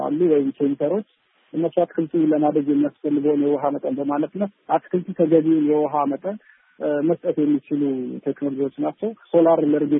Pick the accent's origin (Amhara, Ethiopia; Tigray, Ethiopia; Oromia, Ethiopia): Amhara, Ethiopia; Kimir Dingay; ያደኩበት ሀገር ክምር ድንጋይ ይባላል። የመብራት አቅርቦት አልነበረንም እና በግል ጀኔሬተር እንጠቀም ነበረ።